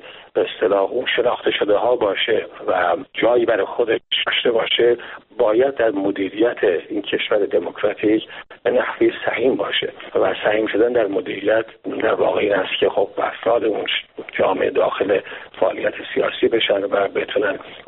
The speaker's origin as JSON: {"language": "Persian", "country": "Iran", "moved": "yes", "lives_now": "Canada", "said": "من سال 1987 در واقع 9 سال بعد از انقلاب از ایران خارج شدم با خانوادم."}